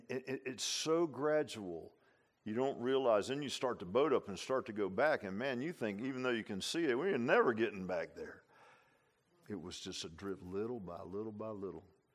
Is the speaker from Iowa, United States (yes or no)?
no; Virginia Beach, Virginia, United States; I grew up in Virginia Beach, over on the bay side, mostly near the bay, and we had a boat.